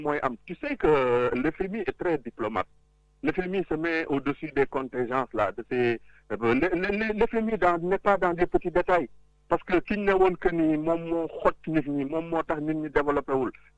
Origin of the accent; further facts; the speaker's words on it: Senegal; nous ñaan yalla ñun en tant que Sénégalais